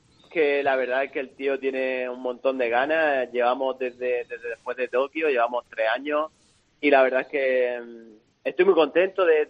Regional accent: Torre Pacheco, Region of Murcia, Spain; es poder representar a mi pueblo Torre Pacheco, a mi región de Murcia, por todos lados donde voy, ¿no?

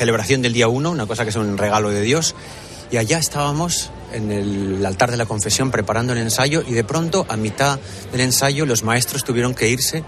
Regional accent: Pamplona, Navarre, Spain; estábamos un grupo de Pamplona, somos de Pamplona.

